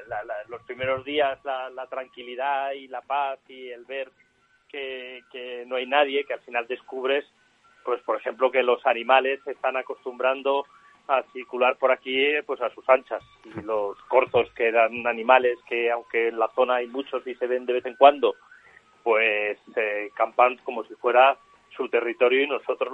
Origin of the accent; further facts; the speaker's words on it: Madrid, Community of Madrid, Spain; born there; yo era urbanita, yo soy madrileño de nacimiento y en el año 2015 decidí hacer un cambio de vida